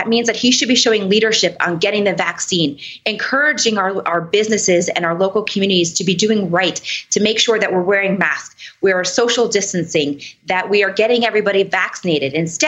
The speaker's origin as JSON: {"language": "English", "town": "Miami", "region": "Florida", "country": "United States", "tie": "born or raised there", "said": "look what is happening in Miami-Dade County, which is my hometown."}